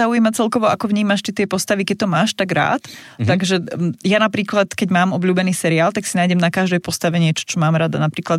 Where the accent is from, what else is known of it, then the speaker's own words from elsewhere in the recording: Prešov, Prešov Region, Slovakia; Ja som z Prešova, som v pohode